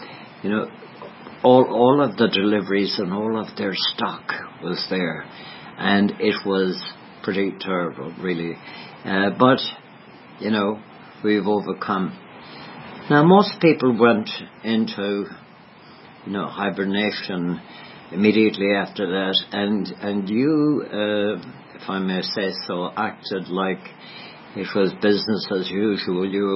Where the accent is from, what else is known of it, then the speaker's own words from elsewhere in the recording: Ireland; because we were Irish, and we are Irish, and from Irish backgrounds